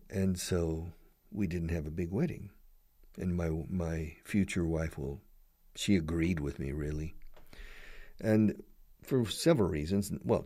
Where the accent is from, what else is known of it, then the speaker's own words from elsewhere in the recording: Texas, United States; because I'm from the United States, from Texas